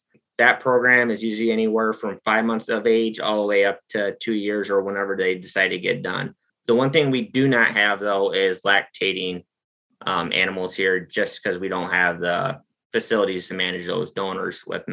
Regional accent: Iowa, United States; So I grew up in Northeast Iowa originally on a small dairy farm.

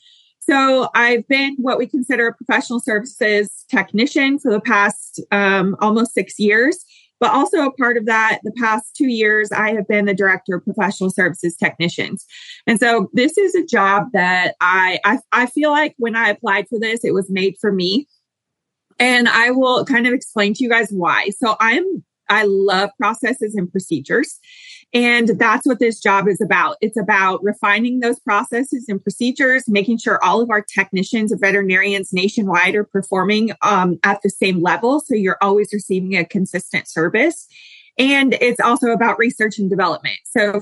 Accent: Iowa, United States; So I grew up in Southern Iowa and I am a horse person by trade.

